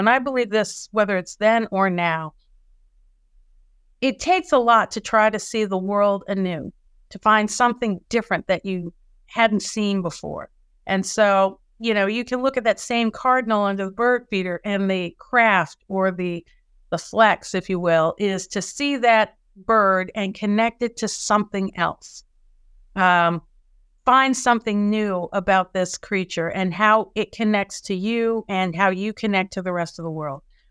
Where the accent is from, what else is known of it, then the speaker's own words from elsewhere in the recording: Virginia, United States; also born or lived in Georgia; I mean, I'm from Virginia, but and spent time in Georgia, but like this felt different.